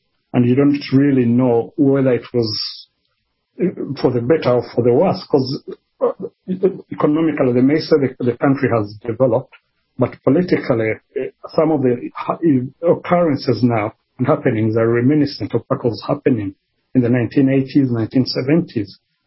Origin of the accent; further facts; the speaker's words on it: Kampala, Central Region, Uganda; moved away as an adult; now in United Kingdom; Kampala, which is the capital city, in at Mulago Hospital. And I did study there. I grew up there. I had my education there, primary school, secondary, and university. Grew up there. And then in my early 20s, probably about 24, 25, I moved from Uganda to the United Kingdom.